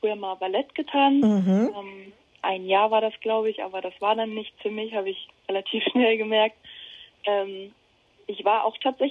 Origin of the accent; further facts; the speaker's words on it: Berlin, Germany; Hat sich dann zum KSV Ajax mitgeschleppt. Das ist bei uns in Berlin 15 Minuten von zu Hause weg.